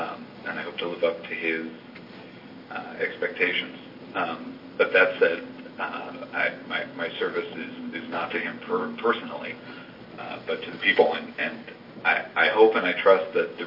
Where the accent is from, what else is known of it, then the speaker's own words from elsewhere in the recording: New York, United States; moved away as an adult; I was raised in New York, and I first moved to Oregon in 2002, where I came to work for Ninth Circuit Judge Susan Graber.